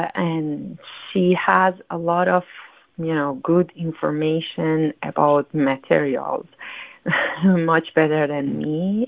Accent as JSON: {"language": "English", "town": "Tehran", "region": "Tehran Province", "country": "Iran", "tie": "born or raised there", "lives_now": "New York, United States", "said": "So what am I thinking about is my location here in New York compared to my hometown, Tehran. I used to draw mountains surrounded the city in Tehran by observation."}